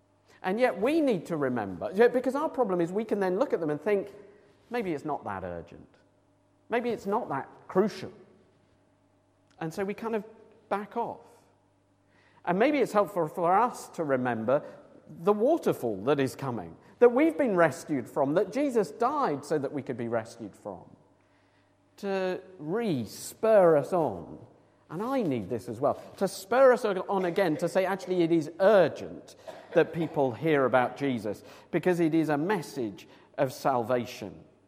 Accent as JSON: {"language": "English", "town": "Cambridge", "region": "East of England", "country": "United Kingdom", "tie": "born or raised there", "said": "when I was growing up in Cambridge and you go on punting on the river"}